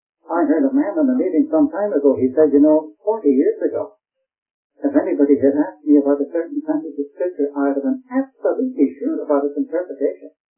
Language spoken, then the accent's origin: English; Ireland; Although I'm an Irishman, I absolutely hate arguing.